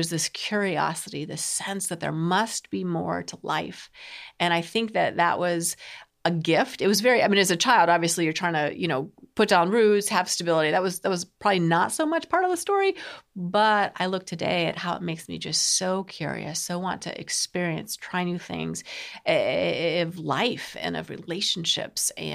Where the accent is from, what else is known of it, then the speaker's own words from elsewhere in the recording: Colorado, United States; it was time for me to go back to my home state in Colorado.